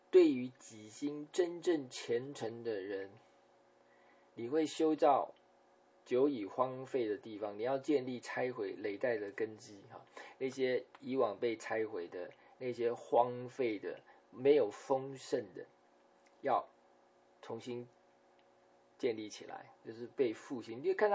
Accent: China; 好像我们中国人到全世界各地呢都会开中国餐馆，中国菜馆好吃啊。

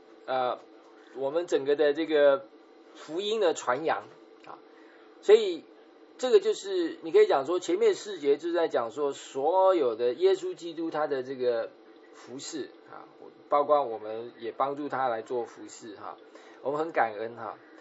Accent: China; 我们中国人

